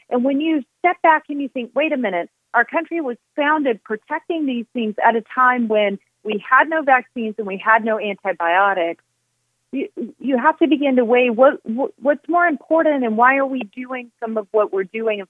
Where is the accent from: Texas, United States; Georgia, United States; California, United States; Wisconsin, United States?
Georgia, United States; I do, especially since I'm from Georgia.